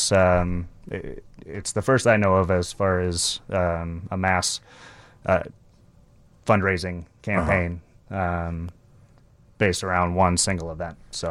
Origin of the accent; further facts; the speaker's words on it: Sacramento, California, United States; I'm from Sacramento, California. I was born and raised there. So hits a little closer to home.